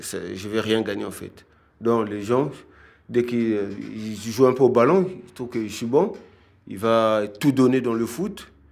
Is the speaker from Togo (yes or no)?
no; Sibiti, Lékoumou, Republic of the Congo; born there; Je suis né à Sibiti le 21 mars 1981, au Congo, précisément.